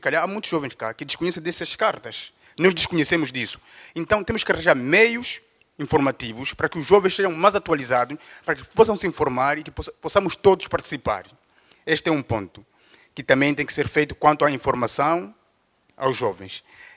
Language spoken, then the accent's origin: Portuguese; Angola; sou angolano, licenciado em Direito na Universidade de Coimbra.